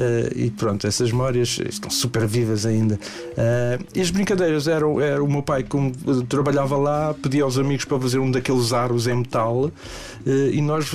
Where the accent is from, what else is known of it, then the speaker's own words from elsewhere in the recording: Mozambique; tenho um carinho enorme Moçambique, para todos os efeitos, é a minha terra.